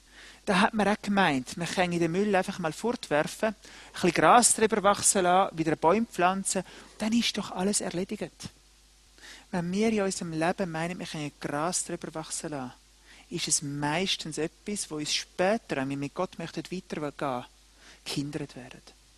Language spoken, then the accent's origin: German; Neftenbach, Zurich, Switzerland; als ich als Jugendlicher in Neftenbach war, hatte es einen Bach, der ist immer so spannend zum Spielen.